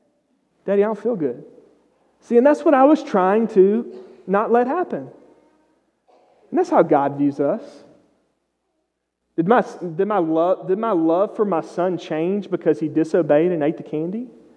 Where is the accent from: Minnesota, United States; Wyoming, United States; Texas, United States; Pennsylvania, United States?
Texas, United States; I didn't have sheep growing up. I grew up in East Texas. We don't do sheep, okay? We do cows.